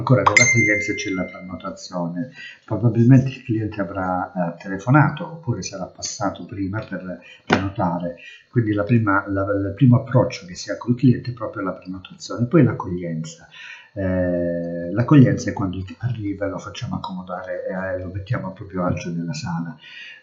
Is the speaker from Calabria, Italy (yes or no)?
yes; Calabria, Italy; accent: Calabrian; marcando il nostro accento calabrese, visto che noi siamo calabresi